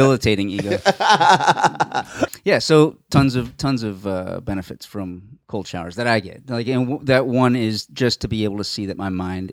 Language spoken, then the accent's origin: English; Puerto Rico; I grew up in Puerto Rico.